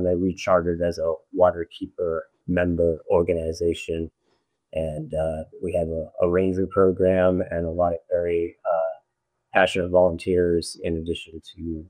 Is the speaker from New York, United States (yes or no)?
no; Cape Coral, Florida, United States; Yeah, so I grew up here in Southwest Florida in Cape Coral, boating and fishing